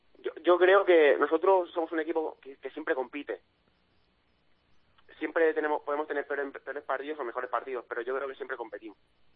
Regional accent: Montmeló, Catalonia, Spain; De Montmeló.

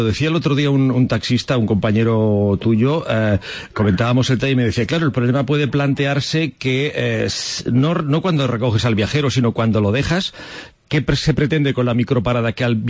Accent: Cerdanyola del Vallès, Catalonia, Spain; En cualquier pueblo, en mi pueblo, por ejemplo, en Sardañola, los tengo en la parada.

